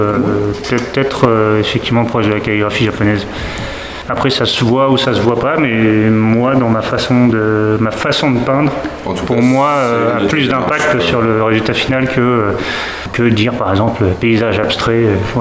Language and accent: French; Tours, Centre-Val de Loire, France; now in Alençon, France; Alors moi je viens de Tours, je suis sur Alençon